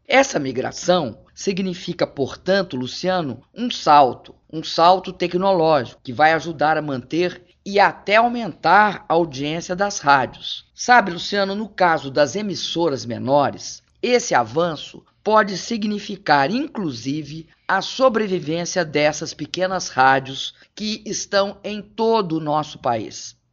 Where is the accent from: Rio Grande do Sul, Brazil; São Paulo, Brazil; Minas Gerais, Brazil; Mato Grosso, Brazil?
Minas Gerais, Brazil; Belo Horizonte; Lá em Belo Horizonte, onde eu nasci e cresci